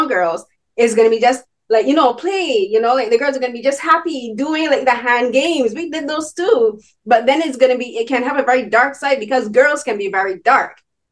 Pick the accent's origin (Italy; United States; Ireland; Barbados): Barbados; because I'm from Barbados and I went to an all-girls secondary school